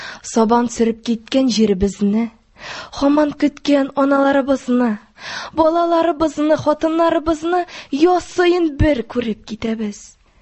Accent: Bashkortostan, Russia; Мин Башкортстан Республикасыннан, Дүртөйлө районынан.

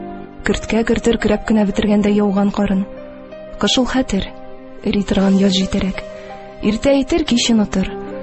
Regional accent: Tuban Abdul, Tatarstan, Russia; Мин үзем Татарстан Республикасыннан, Әлмәт районы Түбән Абдул авылыннан булам.

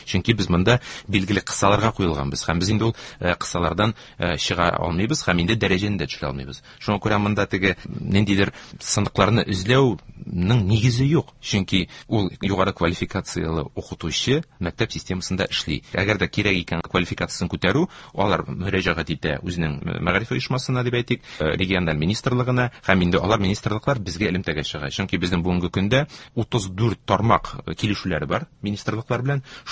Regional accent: Bashkortostan, Russia; Мин үзем Башкортстан егете

